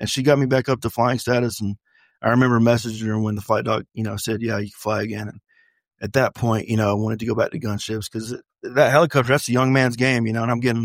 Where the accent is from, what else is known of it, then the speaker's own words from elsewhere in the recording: North Carolina, United States; Like I grew up around the Eastern Band of Cherokee Nation, and there were certain terminologies that a lot of Native Americans use